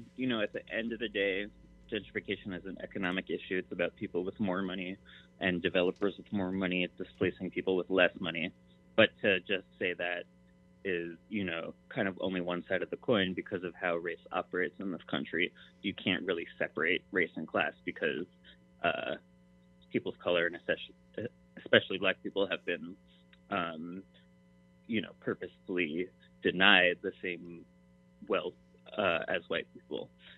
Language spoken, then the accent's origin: English; New York City, New York, United States; I grew up in the West Village, which at a certain point in New York City, at a certain point was affordable